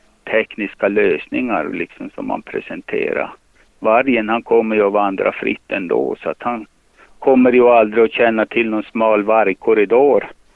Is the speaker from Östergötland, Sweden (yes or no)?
no; Idre, Dalarna County, Sweden; Vi är ju från Idre sameby, och vi är väldigt hårt drabbade